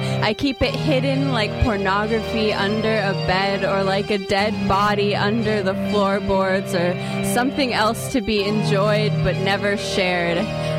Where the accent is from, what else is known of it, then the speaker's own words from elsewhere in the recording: Bellingham, Washington, United States; We're from Bellingham, Washington.